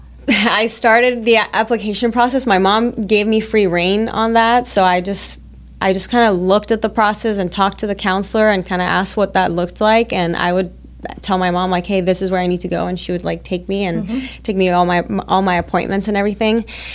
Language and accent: English; La Ceiba, Atlántida, Honduras; also born or lived in Tegucigalpa; So I was born and raised in Honduras. I'm originally from the coast area, La Ceiba. We call it the bride of Honduras